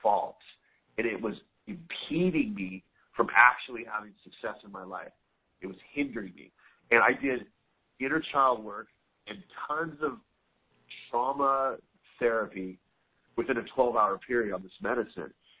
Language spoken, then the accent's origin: English; Los Angeles, California, United States; I come from a background of trauma, growing up in the East Los Angeles area, the gang area.